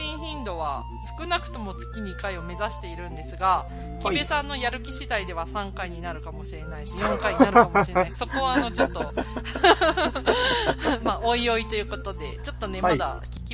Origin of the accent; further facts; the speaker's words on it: Niigata, Japan; accent: Niigata dialect; moved away as an adult; 私、新潟弁を話してることを自分全く認識してなかったのね。